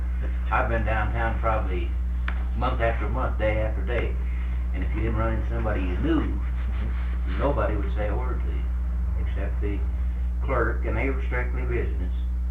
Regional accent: Indiana, United States; now in Lawton, United States; I'm originally from Indiana. I was born and raised in Indiana. I'm in a Oklahoma converted Hoosier.

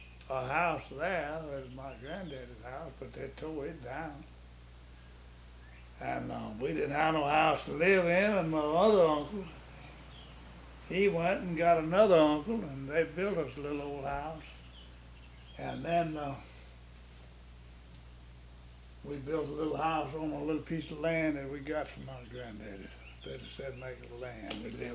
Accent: Utica, United States; born there; But I was born down around Utica.

